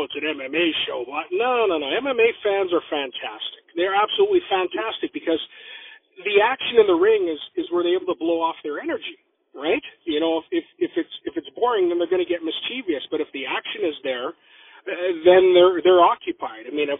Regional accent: Winnipeg, Manitoba, Canada; growing up in Winnipeg, you know, in the territory days

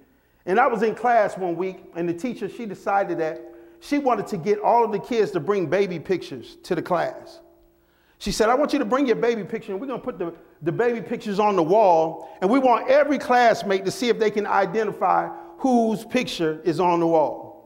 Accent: Rochester, New York, United States; A little bit about myself. I grew up in Rochester, New York.

